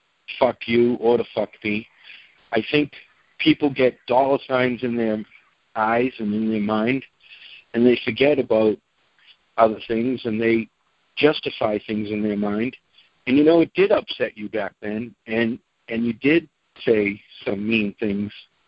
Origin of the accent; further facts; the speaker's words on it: Boston, Massachusetts, United States; You're from New York. I'm from Boston.